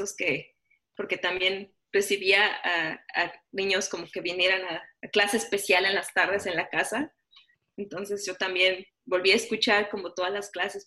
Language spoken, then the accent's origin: Spanish; Mexico City, Mexico; yo crecí en México, en la Ciudad de México en particular.